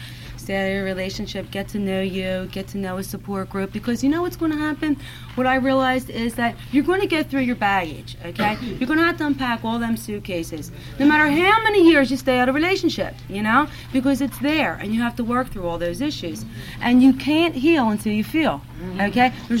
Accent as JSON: {"language": "English", "town": "Philadelphia", "region": "Pennsylvania", "country": "United States", "tie": "born or raised there", "said": "I grew up in Philadelphia, and let me tell you something, right? My addiction was everywhere."}